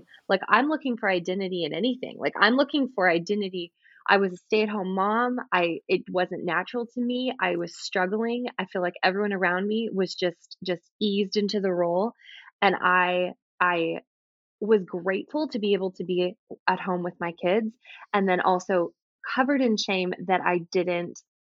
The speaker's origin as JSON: {"language": "English", "country": "Canada", "said": "I'm Canadian, so I can say"}